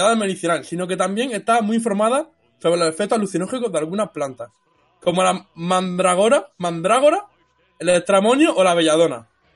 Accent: Cartagena, Region of Murcia, Spain; Joder, coño, soy de Cartagena, tampoco...

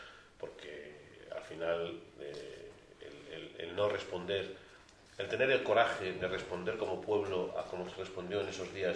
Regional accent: Spain; Una cosa es que como patriotas y como españoles

